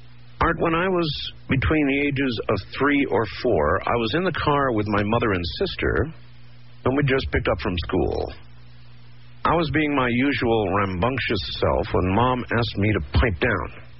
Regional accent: Iowa, United States; born there; I was born in Iowa and have always longed to move to California.

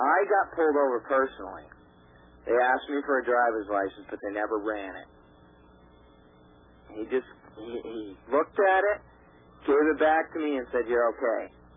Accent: Maine, United States; now in New Hampshire, United States; And I was driving home from Maine, because that's where I'm from. I live in New Hampshire.

